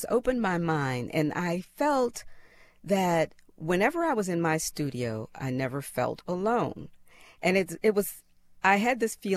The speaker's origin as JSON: {"language": "English", "town": "Pittsburgh", "region": "Pennsylvania", "country": "United States", "tie": "born or raised there", "said": "when I was growing up in Pittsburgh."}